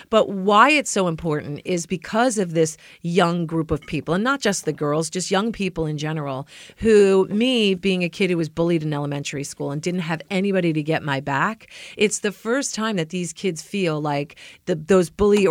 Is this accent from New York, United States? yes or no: yes; New York City, New York, United States; Being a New Yorker.